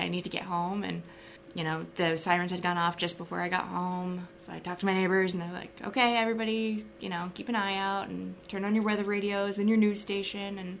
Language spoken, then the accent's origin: English; Muscatine, Iowa, United States; moved away as an adult; also born or lived in Waco, Texas; I'm originally from Muscatine, born and raised there, and after high school, I moved first to Waco, Texas, to Baylor University